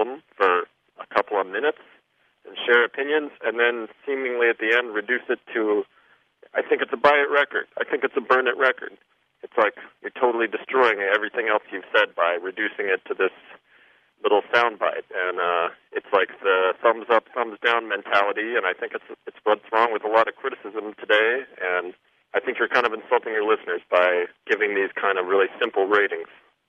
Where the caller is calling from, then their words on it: Chicago, Illinois, United States; I'm calling from Chicago.